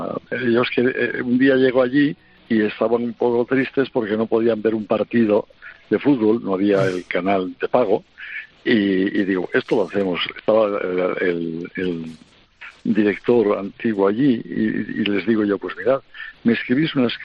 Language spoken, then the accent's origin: Spanish; Santander, Cantabria, Spain; yo soy de Santander